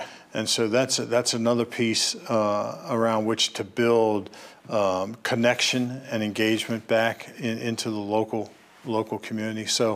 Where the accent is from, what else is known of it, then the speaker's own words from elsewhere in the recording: Maryland, United States; We moved to the farm where I'm at in 1966. And so grew up there on a dairy farm, milking cows, making hay, doing all that kind of thing.